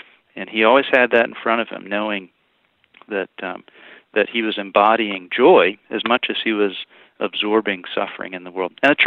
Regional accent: Colorado Springs, Colorado, United States; So my story, Adam, I grew up in Colorado Springs, came to Christ through Young Life as a young man, as a teenager

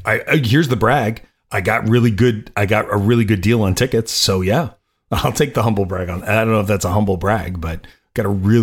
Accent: New York, United States; The New York Mets, I watched that game and I rooted for the Mets because I'm from New York.

